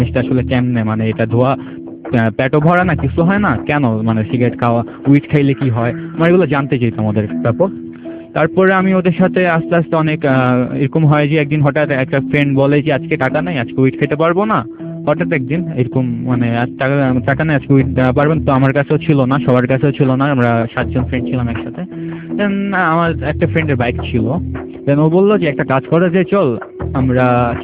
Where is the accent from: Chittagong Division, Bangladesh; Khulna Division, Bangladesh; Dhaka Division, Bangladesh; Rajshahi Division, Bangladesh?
Dhaka Division, Bangladesh; Dhaka; born there